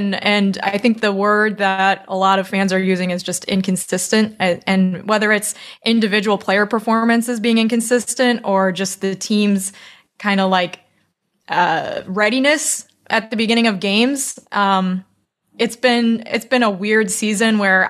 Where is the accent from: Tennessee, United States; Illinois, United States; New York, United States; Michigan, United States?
Illinois, United States; Chicago; I grew up in Chicago